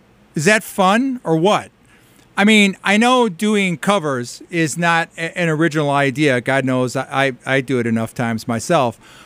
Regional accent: Detroit, Michigan, United States; I'm from Detroit. I should know how to say Polish names.

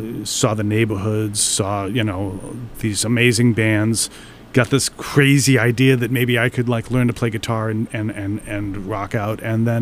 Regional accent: Brockton, Massachusetts, United States; also born or lived in New York; Well, I grew up on the South Shore. So I was born in New York. My parents divorced, and then I was growing up in Brockton.

